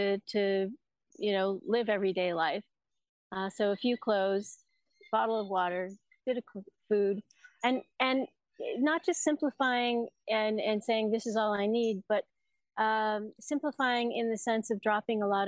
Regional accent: Colorado, United States; I was born in Colorado and I grew up in the mountains.

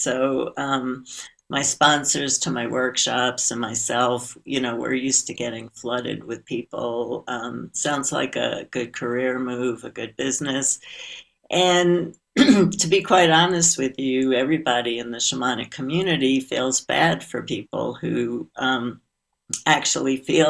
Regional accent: Brooklyn, New York, United States; So in my case, I grew up in Brooklyn, New York.

